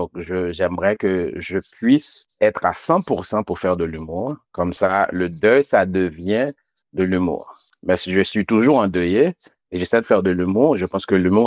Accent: Haiti; first language Haitian Creole; French is a second language; now in United States; je parle créole haïtien parce que c'est ma langue maternelle. Et puis, on apprend le français à l'école en Haïti, donc c'est ma deuxième langue. Et puis, une fois que je suis arrivé aux États-Unis, on parle anglais.

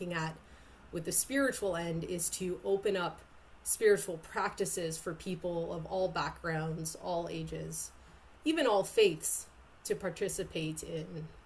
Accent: Clarenceville, Quebec, Canada; So I'm from Clarenceville, a very small rural town. I went to high school at Massey-Vanier.

